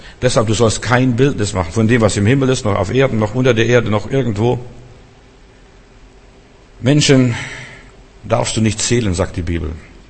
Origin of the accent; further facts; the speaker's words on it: Germany; Ich bin ein Deutscher.